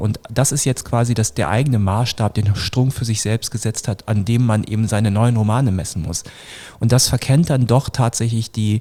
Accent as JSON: {"language": "German", "region": "Northern Germany", "country": "Germany", "said": "ich komme auch aus Norddeutschland vom flachen Land"}